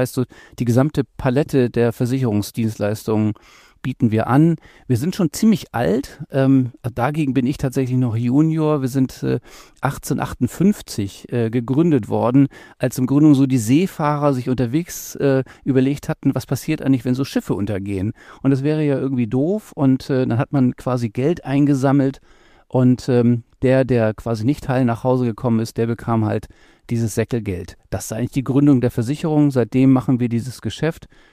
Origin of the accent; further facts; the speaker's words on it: Hamburg, Germany; born there; Bin gebürtiger Hamburger, was die Bremer vielleicht nicht so gerne hören wollen.